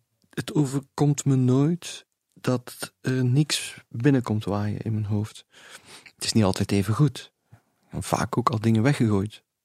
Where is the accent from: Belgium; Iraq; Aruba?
Belgium; Beervelde, East Flanders; het dorp waar ik opgegroeid ben, Beervelde, waar ik nog steeds woon, het ligt op ongeveer 10 kilometer van Oostakker.